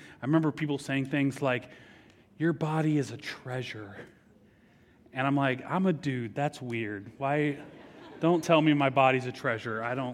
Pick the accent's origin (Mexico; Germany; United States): United States; California; I grew up in Southern California and everyone loves Disneyland.